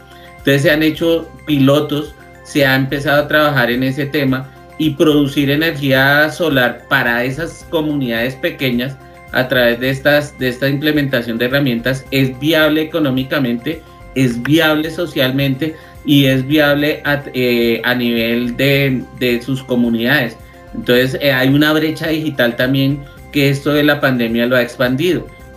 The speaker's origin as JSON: {"language": "Spanish", "country": "Colombia", "said": "Nosotros somos, los colombianos somos muy bellos"}